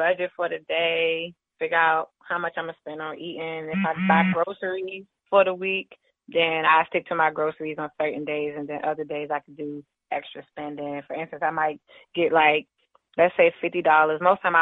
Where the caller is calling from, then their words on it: Landover, Maryland, United States; You know, I'm calling from Landover, Maryland.